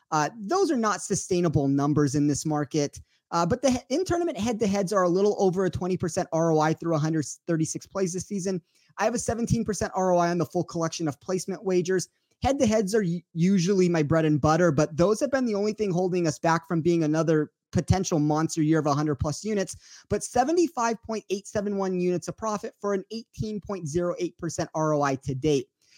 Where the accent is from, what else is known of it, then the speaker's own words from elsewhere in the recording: Las Vegas, Nevada, United States; I do want to recap the CJ Cup in my hometown of Las Vegas, Nevada.